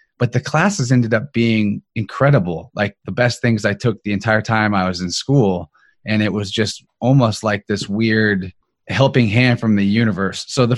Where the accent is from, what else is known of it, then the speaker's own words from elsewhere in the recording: Missouri, United States; I'm from Missouri, Southwest Missouri. Started off as a kid being taken to a Baptist church.